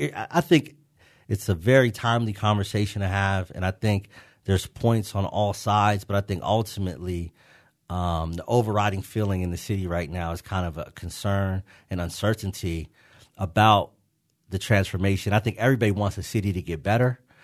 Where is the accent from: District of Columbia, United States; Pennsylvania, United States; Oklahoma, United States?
Pennsylvania, United States; Pittsburgh; Growing up in Pittsburgh, I grew up at the height of the steel collapse. I was born in 1976. I'm from a generation that I always say I can remember the old Pittsburgh.